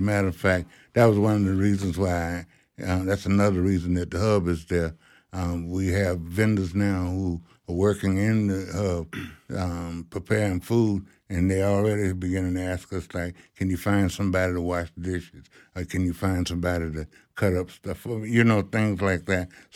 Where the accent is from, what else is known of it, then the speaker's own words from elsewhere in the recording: Tallahassee, Florida, United States; I grew up in Frenchtown, and there used to be a corner store, grocery store, right on the corner of Carolina and Macomb